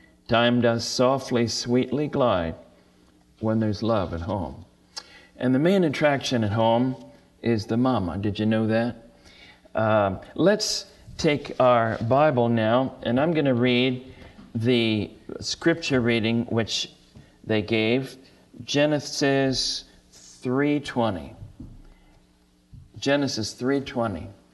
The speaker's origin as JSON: {"language": "English", "town": "Richmond", "region": "Virginia", "country": "United States", "tie": "born or raised there", "said": "We're really coming from Richmond, Virginia. That's where I was born and raised. And I've been traveling ever since I was 16 years old."}